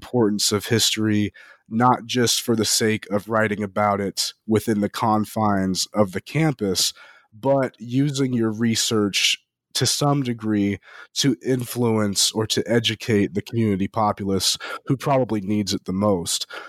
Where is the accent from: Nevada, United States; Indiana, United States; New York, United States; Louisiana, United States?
Nevada, United States; Las Vegas; I'll be very honest, I'm from Las Vegas, Nevada, and the idea of traveling to South Carolina to pursue a doctoral degree, there was no innate prejudice I had.